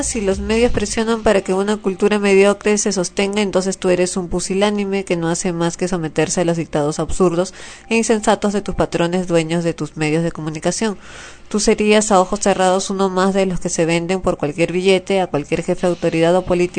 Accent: Lima, Peru; Yo soy limeña, mi papá es de Iquitos y mi mamá es de Piura

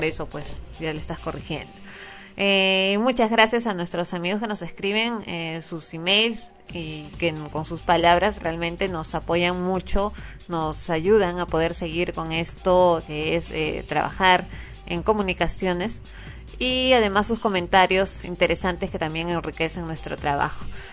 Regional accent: Mexico; now in McHenry, United States; Yo soy un amigo mexicano que reside en Estados Unidos

